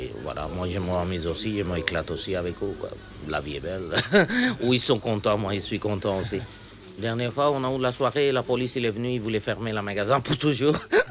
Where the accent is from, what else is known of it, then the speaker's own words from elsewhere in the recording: Belgium; French is a second language; also born or lived in Pakistan; comme la lune. Je suis né en Pakistan, mais je suis grandi ici en Belgique. Ça fait 35 ans que je vis ici en Belgique.